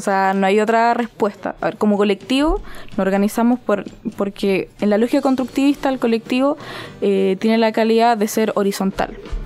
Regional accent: Chile; Somos 7 chilenos.

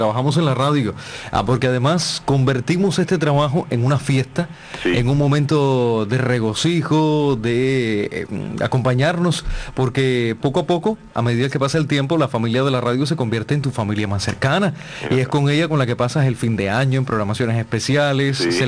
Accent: Vertientes, Camagüey, Cuba; yo soy de Camagüey, de Vertientes en Camagüey, sí, y me es muy difícil moverme hasta allá en ocasiones

